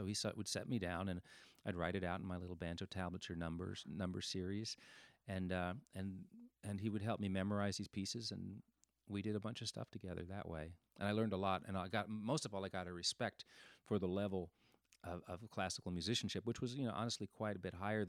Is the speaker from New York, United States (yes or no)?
yes; New York City, New York, United States; But I grew up in New York City, which is a weird place to fall in love with the banjo